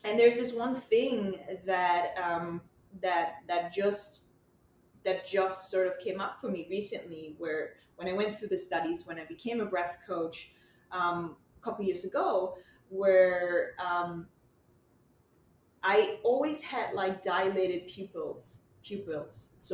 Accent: Germany; English is a second language; moved away as an adult; now in New York City, United States; So I'm originally from Germany. Mm-hmm. I lived in Germany about 25 years before I moved to New York City.

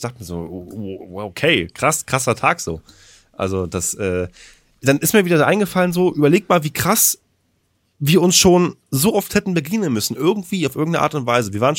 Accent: Potsdam, Brandenburg, Germany; also born or lived in Werder (Havel); ich komme hier aus der Nähe von Berlin, ich bin damals hier aufgewachsen in Potsdam, / Werder Havel

